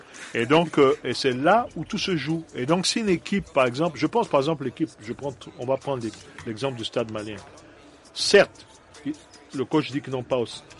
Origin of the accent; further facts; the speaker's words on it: Central African Republic; Moi, je suis centrafricain.